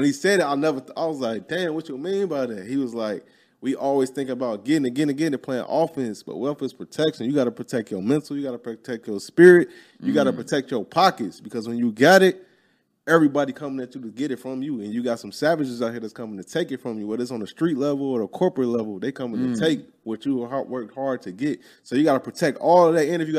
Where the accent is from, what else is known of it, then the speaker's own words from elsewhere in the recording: Chicago, Illinois, United States; I'm from Chicago. All my people from Chicago.